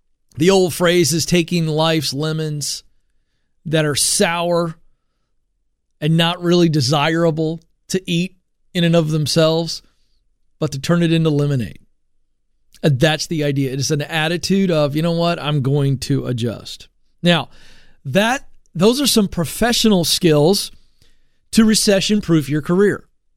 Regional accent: the South, United States; So I'm from the South, and I'll make fun of rednecks because I can make fun of rednecks.

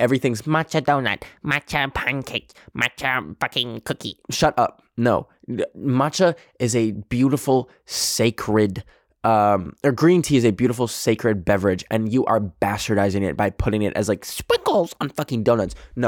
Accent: Canada; Yes, I just said bag, because I'm Canadian.

